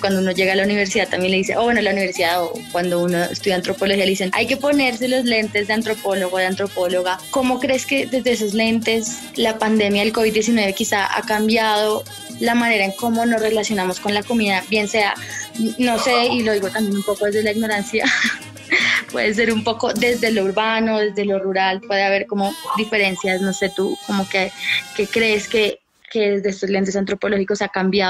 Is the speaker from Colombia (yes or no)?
yes; Colombia; como antropólogos, como antropólogas, como colombianos y colombianas